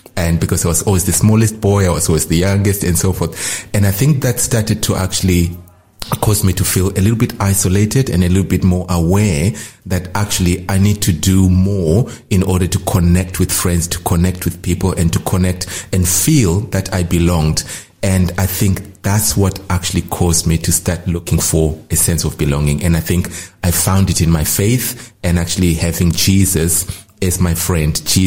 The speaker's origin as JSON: {"language": "English", "country": "Zimbabwe", "tie": "born there", "said": "as already identified, and I was born in Zimbabwe."}